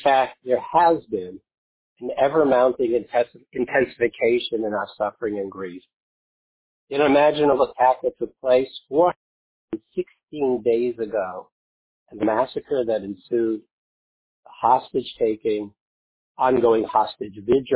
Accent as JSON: {"language": "English", "town": "Columbus", "region": "Ohio", "country": "United States", "tie": "born or raised there", "said": "a group of armed neo-Nazis paraded through the streets of my hometown in downtown Columbus."}